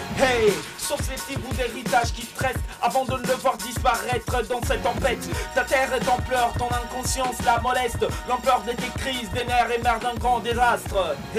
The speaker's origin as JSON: {"language": "French", "country": "DR Congo", "said": "je viens de la RDC, je vis à la fois entre Kinshasa et Kisangani."}